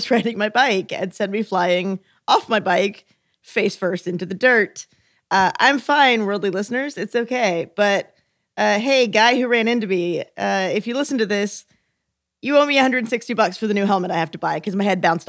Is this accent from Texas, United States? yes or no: yes; Texas, United States; As worldly listeners may remember, I'm from Texas. It is not super easy to vote there, especially depending on where you live.